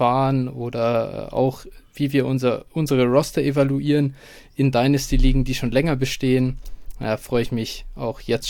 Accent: Munich, Bavaria, Germany; Bin geborener Münchner und wohne immer noch hier, bin nicht weggekommen und ja, 26 Jahre alt, ne, warte, stimmt gar nicht, 27 bin ich mittlerweile

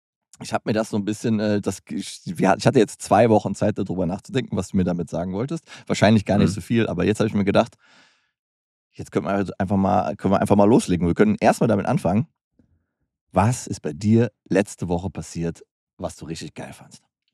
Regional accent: Berlin, Germany; Ich komme aus Berlin

